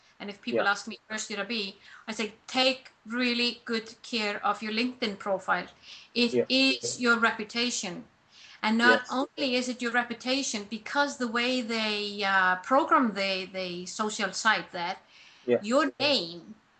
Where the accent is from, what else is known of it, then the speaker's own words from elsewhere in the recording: Iceland; I come from Iceland